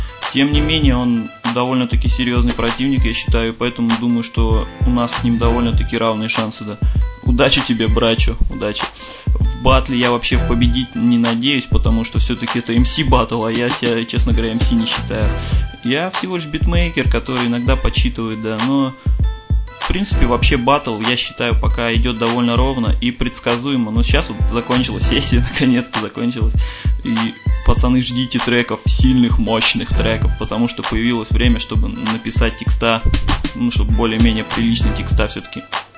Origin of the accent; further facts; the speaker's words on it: Novosibirsk, Novosibirsk Oblast, Russia; да, из Новосибирска